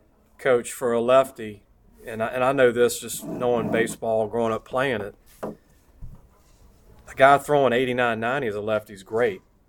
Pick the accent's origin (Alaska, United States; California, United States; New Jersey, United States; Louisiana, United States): Louisiana, United States; Baton Rouge; also born or lived in Central; growing up, I'm not from Central, but I went to Central class 89. My family moved here from Baton Rouge.